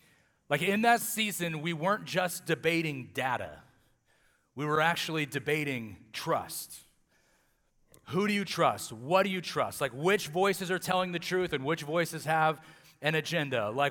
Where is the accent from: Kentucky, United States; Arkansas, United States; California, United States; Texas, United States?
California, United States; Atwater; And I came from Atwater, and Atwater's a lot like Hanford, where you know, it's kind of in that Bible Belt of California